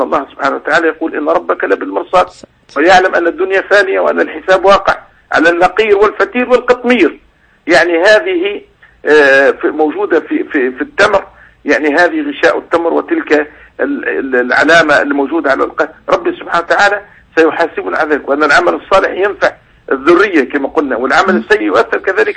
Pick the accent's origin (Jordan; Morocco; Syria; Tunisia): Tunisia; فثم كثير من الأمثال حتى عندنا في تونس أمثال كثيرة جدا